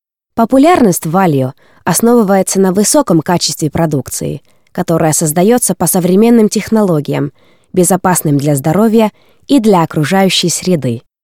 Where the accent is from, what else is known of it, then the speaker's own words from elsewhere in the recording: Helsinki, Uusimaa, Finland; Я актриса из Хельсинки, закончила театральный институт в 2013 году. Olen myös suomalainen ammattinäyttelijä, joten suomenkielisetkin nimet luonnistuvat.